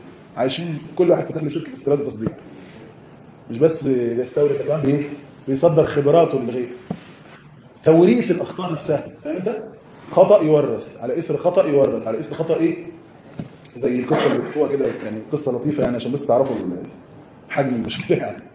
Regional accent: Egypt; طاسة بيقولوا إيه عندها هنا عشان طاسة ده عندنا في مصر

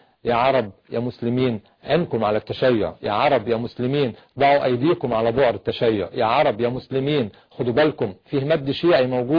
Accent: Egypt

